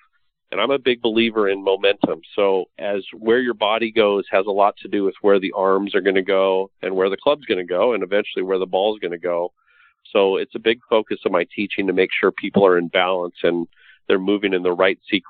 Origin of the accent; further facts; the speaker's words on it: Los Angeles, California, United States; I grew up in Hollywood as a kid, so that was sort of standard operating procedure in Hollywood.